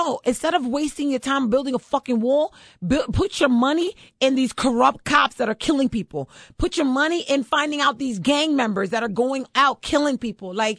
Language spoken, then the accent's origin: English; United States; Because they think I'm an immigrant. I'm American, I'm on the radio, look!